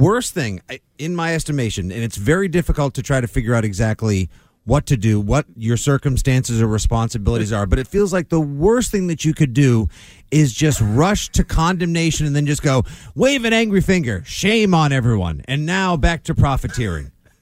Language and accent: English; United States; I live outside Boston. I'm a member of this society. I guess I'm part of the problem because I'm an American.